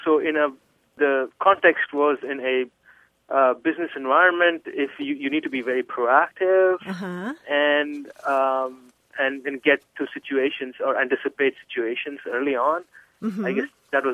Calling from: Dallas, Texas, United States; I'm calling from Dallas, Texas.

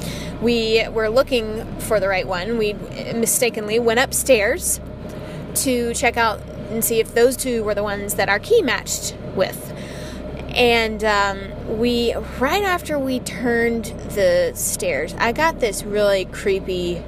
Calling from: North Carolina, United States; I'm calling you from North Carolina.

